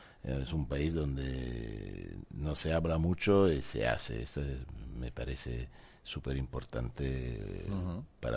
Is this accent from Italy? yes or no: yes; Italy; Spanish is a second language; la primera fue en mi país, en Italia, la segunda en España